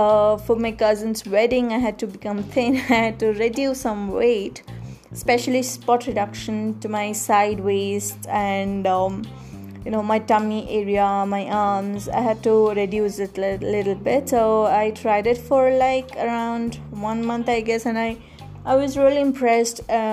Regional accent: India; English is a second language; because I'm an Indian. We eat rice items, rice food.

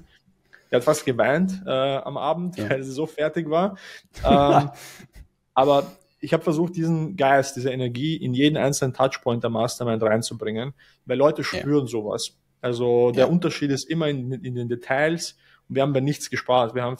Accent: Vienna, Austria; weil ich bin aus Wien, also aus Österreich

